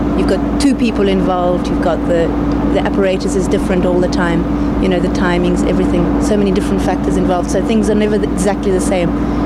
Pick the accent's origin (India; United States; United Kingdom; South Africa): South Africa; Well, I'm from South Africa, and there was a type of circus school.